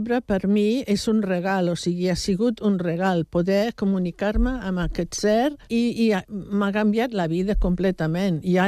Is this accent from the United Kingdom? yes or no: yes; England, United Kingdom; la meva infància a Anglaterra, que vivia al camp, el meu pare era teixidor, i jo vivia en un ambient d'arbres